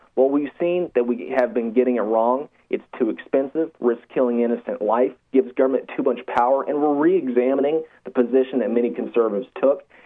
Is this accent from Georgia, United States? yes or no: yes; Georgia, United States; you can see Georgia, my home state, actually recently, they ran out of the death penalty drug